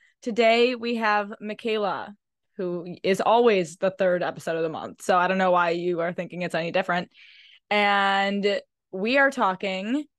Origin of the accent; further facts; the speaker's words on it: United States; I'm American. Like, I just.